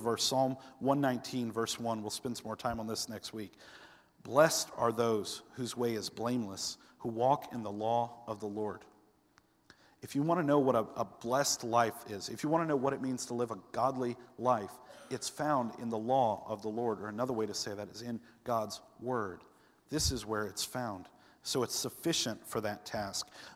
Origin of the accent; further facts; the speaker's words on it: the South, United States; I'm Cajun. I'm not Cajun. Lindsay's Cajun. I'm from the South.